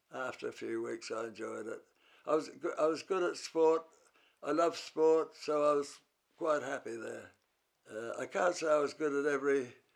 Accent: Burra, South Australia, Australia; I was born here in Burra, so I'm from Burra. And, well, I went to the Burra school until the first year in high school.

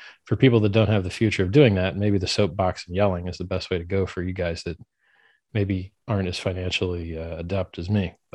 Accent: United States; I'm from America. I don't know none of these people you're talking about, bro.

